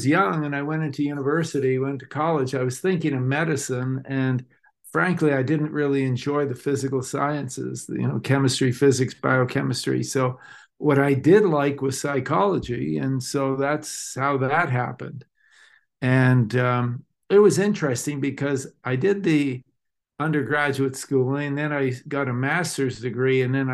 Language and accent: English; Canada; when I left Mississippi State, I moved back to Canada. I'm originally Canadian